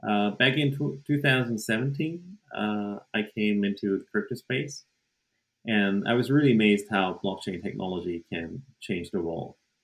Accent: South Korea; English is a second language; I'm from South Korea.

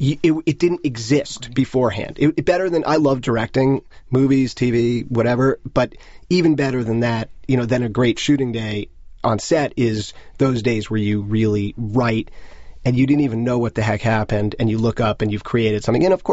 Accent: Manhattan, New York, United States; I grew up in Manhattan, you know, that was my world. We played roller hockey in front of the Metropolitan Museum of Art.

